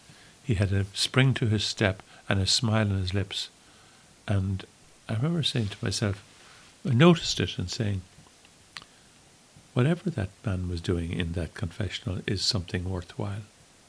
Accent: Ballinamore, Connacht, Ireland; there was plenty to do for a young lad growing up in Ballinamore.

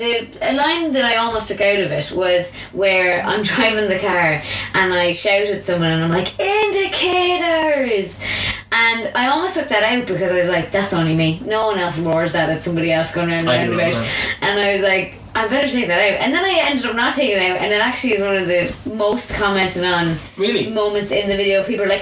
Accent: Connacht, Ireland; because I was living in Dublin, and because I was from Mayo, I had, like, this weird mix of the two

